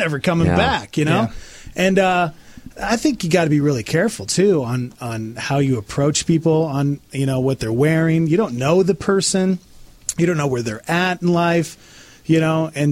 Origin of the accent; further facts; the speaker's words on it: Montana, United States; At a church I grew up in Montana